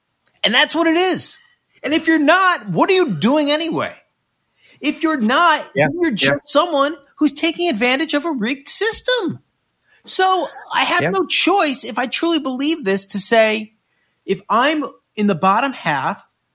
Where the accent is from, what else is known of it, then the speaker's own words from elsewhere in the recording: Westchester, New York, United States; All right, I grew up in Westchester.